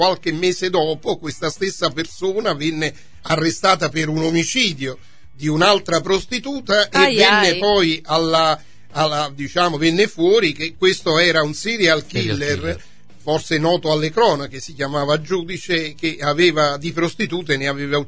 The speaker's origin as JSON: {"language": "Italian", "town": "Naples", "region": "Campania", "country": "Italy", "said": "io sono napoletano, mia moglie è di Benevento, e attualmente vive a Benevento, mia figlia sposata vive a Caserta."}